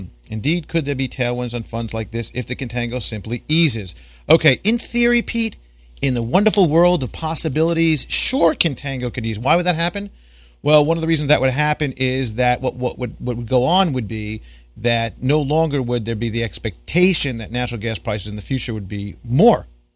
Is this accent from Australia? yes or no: no; Canada; I'm a Canadian and have invested in HNU